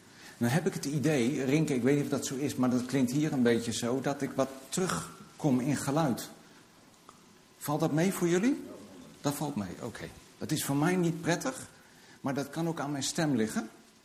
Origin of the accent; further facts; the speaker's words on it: Dokkum, Friesland, Netherlands; now in Veenendaal, Netherlands; Ik ben 43. Ik kom uit Veenendaal. Oorspronkelijk kom ik uit Friesland, uit het mooie stadje Dokkum.